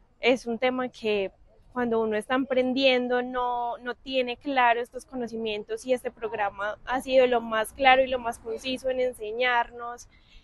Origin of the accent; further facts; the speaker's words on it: Caldas, Colombia; vengo de la vereda Aurora